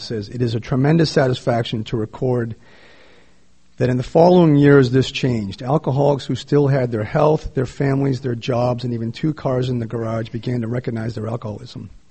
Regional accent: Boston, Massachusetts, United States; so I grew up in the East Coast, Boston, and my parents are alcoholics.

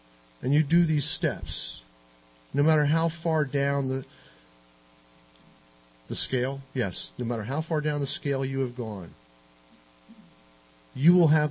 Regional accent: East Coast, United States; the poor boxes in the churches in my hometown on the East Coast

